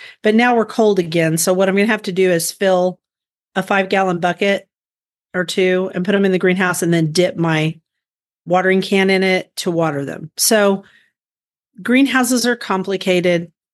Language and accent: English; Guthrie, Oklahoma, United States; from Guthrie, Oklahoma, where I garden on an acre and a half out of 7.5 acres in the country.